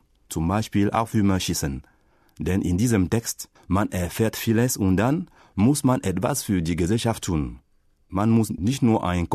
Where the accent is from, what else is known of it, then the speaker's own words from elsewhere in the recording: Bitam, Woleu-Ntem, Gabon; Ich komme aus Gabun und zwar aus Bitam. Bitam ist eine Kleinstadt in Nord-Gabun. Das liegt in Zentralafrika.